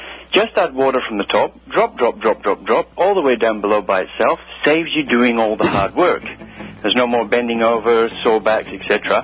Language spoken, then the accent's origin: English; Australia; We're from Australia